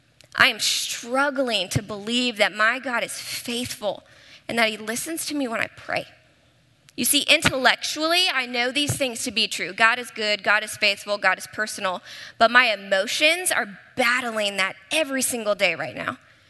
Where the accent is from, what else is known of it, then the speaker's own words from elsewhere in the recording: Dallas, Texas, United States; I grew up in Dallas, so I am one of you if you were Dallas born and raised.